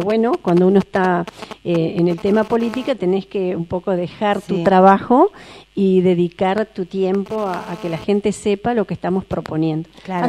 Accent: Pastor Brito, Argentina; Pero bueno, yo amo mi pueblo, yo crecí ahí

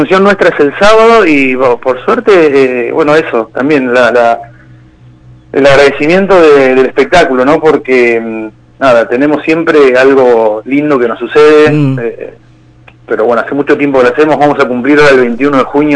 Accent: Buenos Aires, Argentina; todos estamos acá en Ciudad de Buenos Aires, soy porteño.

